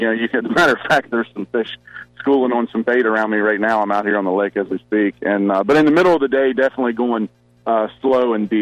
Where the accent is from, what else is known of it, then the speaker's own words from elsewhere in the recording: Maryland, United States; also born or lived in Florida; And I'm originally from Maryland and then moved to Florida.